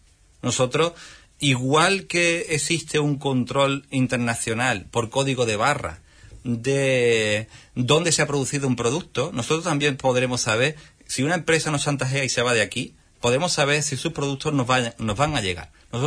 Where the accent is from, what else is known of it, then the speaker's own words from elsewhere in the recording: Málaga, Andalusia, Spain; now in Huelva, Spain; Yo mismo vivo en Huelva desde 5 años, pero soy malagueño.